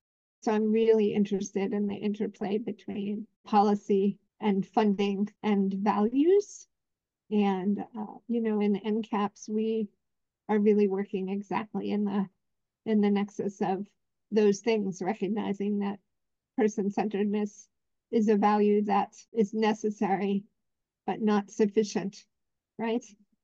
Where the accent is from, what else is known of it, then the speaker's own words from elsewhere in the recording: Philadelphia, Pennsylvania, United States; I grew up in Philadelphia and racial inequity was not lost on me, even as a little kid.